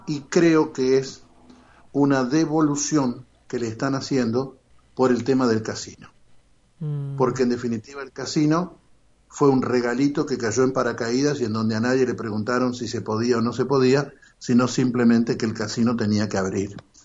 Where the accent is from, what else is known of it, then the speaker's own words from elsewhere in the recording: Argentina; dijimos que somos argentinos